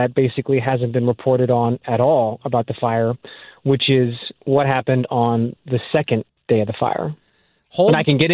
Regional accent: Los Angeles, California, United States; the most valuable real estate in Los Angeles, my hometown, destroyed the livelihoods of people that have known me since I was 6 weeks old.

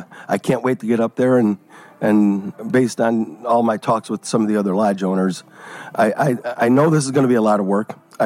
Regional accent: Oak Forest, Illinois, United States; I grew up in the southern suburbs, and I grew up in Oak Forest, and I still hang out with the same guys that I went to first and second grade with.

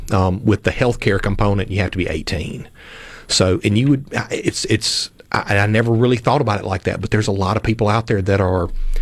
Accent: Clarksdale, Mississippi, United States; now in Oxford, United States; Clarksdale, Mississippi.

